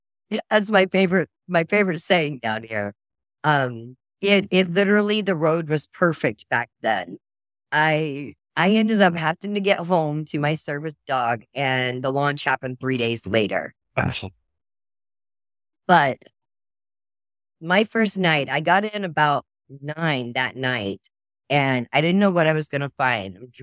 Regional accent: Oklahoma, United States; I'm from Oklahoma. Oklahoma and Texas now. I kind of go back and forth.

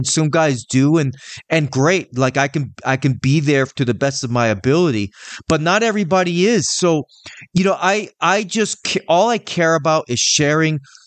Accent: New York City, New York, United States; also born or lived in Tampa; I'm originally from New York City. I lived in Tampa, and now I live in the sticks.

